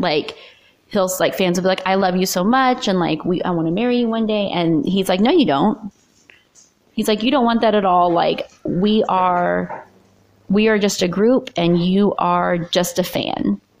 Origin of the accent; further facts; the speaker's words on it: Philippines; Like, one, they're Korean. Two, I'm Filipino. So body types, completely different.